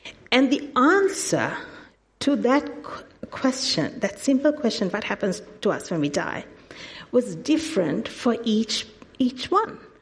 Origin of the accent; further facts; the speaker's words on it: Sri Lanka; I grew up in Sri Lanka and in a Catholic family. I was raised a Catholic